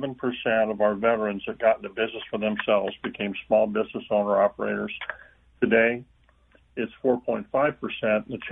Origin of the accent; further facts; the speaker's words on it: Illinois, United States; I'm from East Central Illinois